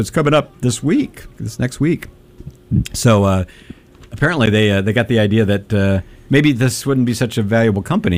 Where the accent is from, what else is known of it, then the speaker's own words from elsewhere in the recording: Kentucky, United States; Which is really problematic if, like, me growing up in Kentucky.